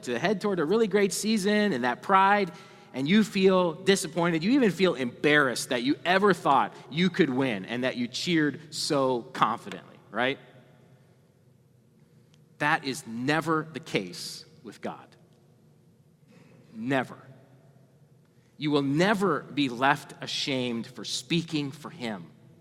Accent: Pennsylvania, United States; But we are from Pennsylvania, central Pennsylvania, and so we care a lot about Penn State.

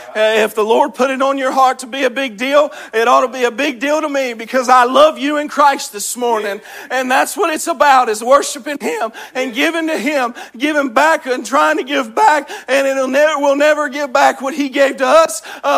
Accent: West Virginia, United States; I'm from West Virginia. I'm a lot different.

